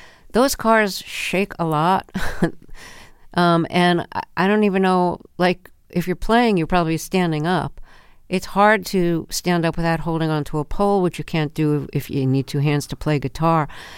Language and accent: English; Brooklyn, New York, United States; I grew up in Brooklyn, New York